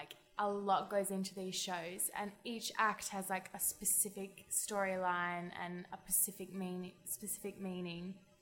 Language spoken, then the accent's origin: English; Perth, Western Australia, Australia; as soon as I came home from London, because I came home to Perth.